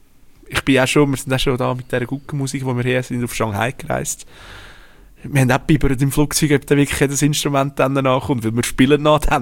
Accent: Switzerland; Ja, also wenn ich als Schweizer muss, sage ich

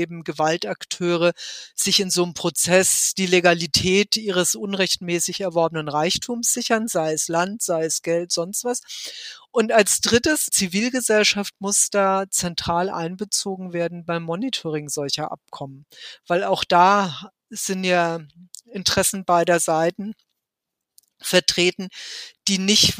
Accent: Germany; für mich als Deutsche

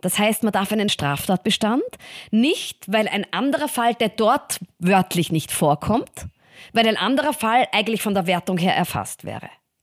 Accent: Vienna, Austria; ich bin aufgewachsen und in die Schule gegangen in Wien, ganz unspektakulär

